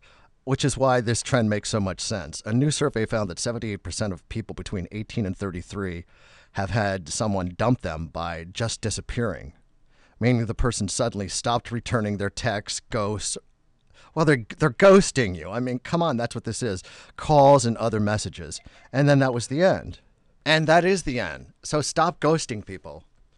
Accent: Chicago, Illinois, United States; I'm from Chicago.

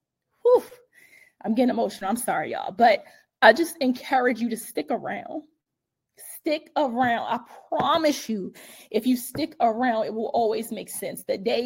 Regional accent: Baltimore, Maryland, United States; now in Los Angeles, United States; And I remember when I was about to leave my hometown of Baltimore City and relocate to LA, I was super excited about it.

